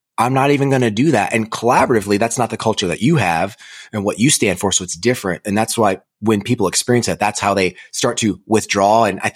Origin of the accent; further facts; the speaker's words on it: Flint, Michigan, United States; And growing up in Flint, Michigan, so I was I'm still a Tiger fan